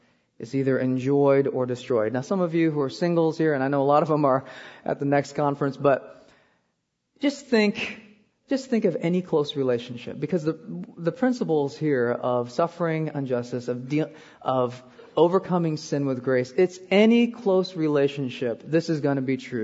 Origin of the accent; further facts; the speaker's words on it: Iowa, United States; also born or lived in Korea; I was born in Korea, but I was raised in Iowa. This was back in the 70s, and in my experience, I felt like I was the only Asian in Iowa.